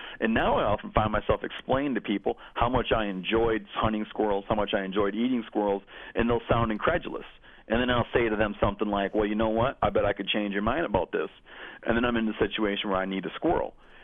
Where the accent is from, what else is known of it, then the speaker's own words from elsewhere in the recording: Michigan, United States; So when I was growing up in Michigan, September 15th, was the opening day of squirrel season.